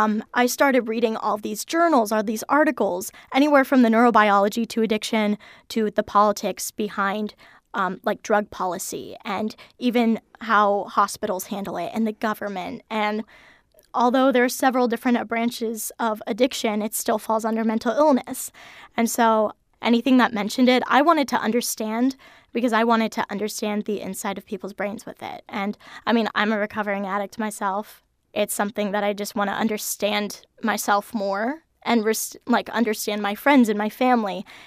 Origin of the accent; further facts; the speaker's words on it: Warren, Ohio, United States; which isn't too far from my hometown of Warren.